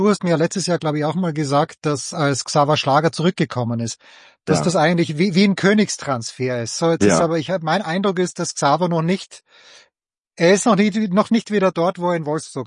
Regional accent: Austria; Ich schaue ja immer als Österreicher gerne auf Christoph Baumgartner

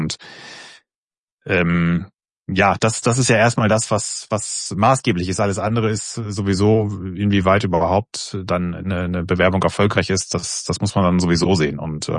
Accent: Munich, Bavaria, Germany; Mir tut es nur als Münchner weh

